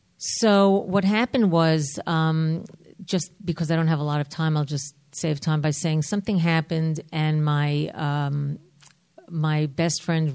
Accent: New York, United States; I am from New York. I come from a middle-class Jewish family, very high expectations

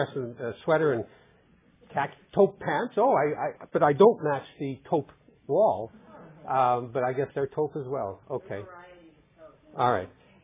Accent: Winnipeg, Manitoba, Canada; in my hometown of Winnipeg, Canada, I am an old-timer. I'm a sort of a senior citizen with almost 19 years of abstinence.

